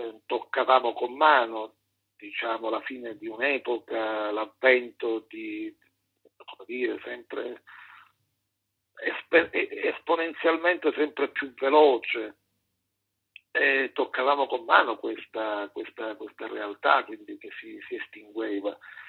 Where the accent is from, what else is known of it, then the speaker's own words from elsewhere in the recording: Palermo, Sicily, Italy; Lo dico non tanto e soltanto come siciliano palermitano